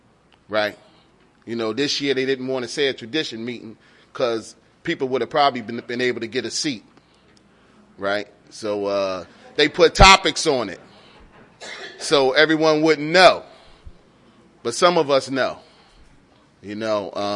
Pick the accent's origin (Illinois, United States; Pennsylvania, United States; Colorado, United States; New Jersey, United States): Pennsylvania, United States; Philadelphia; now in Washington, United States; You know, I'm originally from Philly, right? And I've been in the Washington, D.C. area since 88.